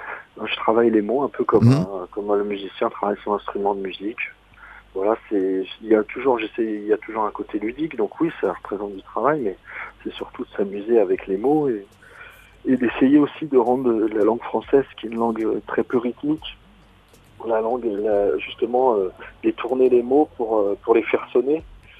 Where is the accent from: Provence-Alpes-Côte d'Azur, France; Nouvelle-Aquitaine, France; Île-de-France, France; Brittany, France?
Île-de-France, France; Paris; Il y a beaucoup de titres sur Paris parce que je suis parisien. Moi, j'ai grandi dans cette ville et j'y habite depuis 40 ans maintenant.